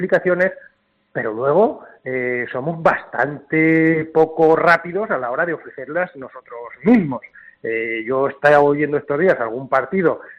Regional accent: Cenizate, Castilla-La Mancha, Spain; echo de menos pues poder levantarme e ir a un bar aquí en mi pueblo, en Cenizate

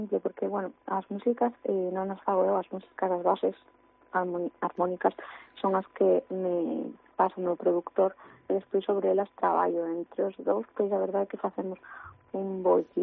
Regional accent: O Porriño, Galicia, Spain; teño que corrigir, porque son do Porriño, e igual me matan, se escoitan que son Vigo.

